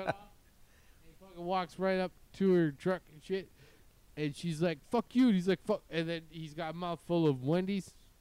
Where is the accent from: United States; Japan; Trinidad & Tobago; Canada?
Canada; Winnipeg, Manitoba; It's Winnipeg, man. My hometown.